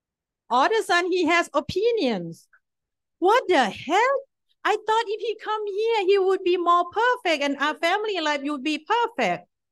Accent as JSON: {"language": "English", "country": "Thailand", "tie": "born or raised there", "said": "I grew up in Thailand, in Asian family."}